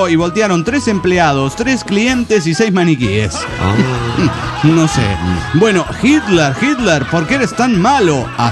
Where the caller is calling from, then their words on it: Guadalajara, Jalisco, Mexico; de Guadalajara, Jalisco, México.